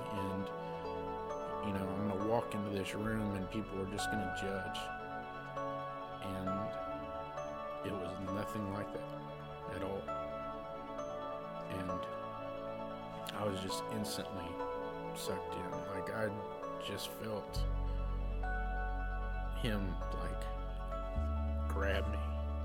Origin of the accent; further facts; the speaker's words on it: Jones Creek, Texas, United States; I grew up in Jones Creek, small Baptist church.